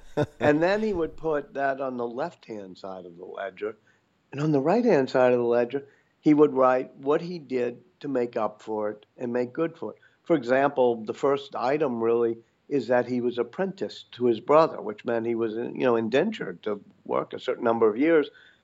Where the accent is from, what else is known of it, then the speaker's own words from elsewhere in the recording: New Orleans, Louisiana, United States; I think it helped going through Hurricane Katrina in my hometown of New Orleans, and then moving back part-time to New Orleans to be part of the Louisiana Recovery Authority.